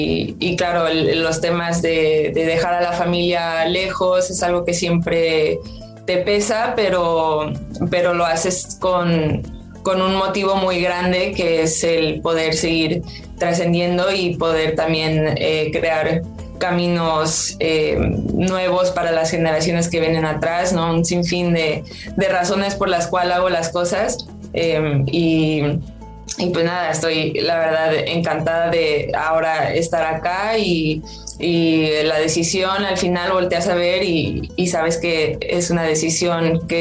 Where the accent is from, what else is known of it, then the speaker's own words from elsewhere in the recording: Mexico; yo creo que como futbolista mexicana buscamos cómo seguir evolucionando y compitiendo a nivel internacional